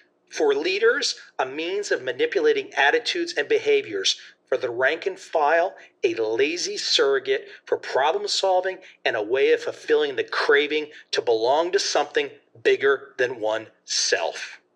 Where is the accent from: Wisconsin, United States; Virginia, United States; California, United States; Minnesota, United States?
Virginia, United States; Vienna; I actually own property in Vienna, Virginia. I grew up in Vienna, and I'm intimately aware of the Beltway scene.